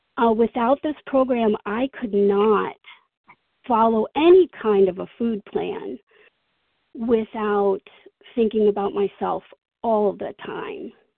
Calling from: New York, United States; Hi, good morning. This is … I'm from New York.

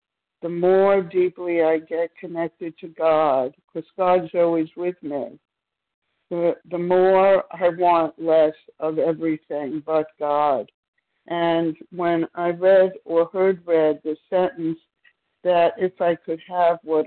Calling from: Maryland, United States; from Maryland.

